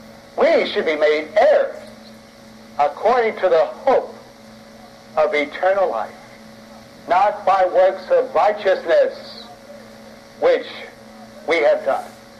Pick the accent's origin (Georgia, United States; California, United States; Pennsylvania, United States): Pennsylvania, United States; Philadelphia; Now, I'm a city slicker. I was raised in Philadelphia.